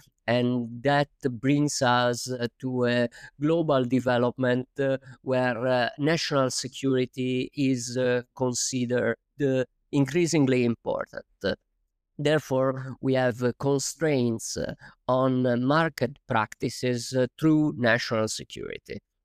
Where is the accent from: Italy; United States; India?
Italy; Sardinia; English is a second language; I am 40 years old. I'm from Sardinia in Italy, the Mediterranean island.